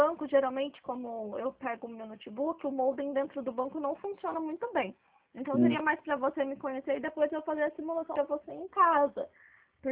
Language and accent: Portuguese; Poços de Caldas, Minas Gerais, Brazil; mas eu sou daqui de Poços também